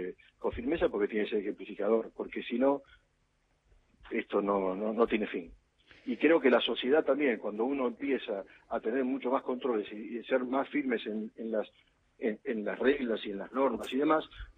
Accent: San Fernando, Buenos Aires Province, Argentina; nosotros somos una decisión de San Fernando, nos hemos criado todos

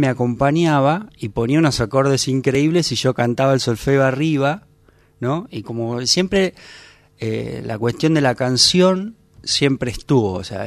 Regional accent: Zárate, Buenos Aires Province, Argentina; Sí, los dos venimos de Zárate

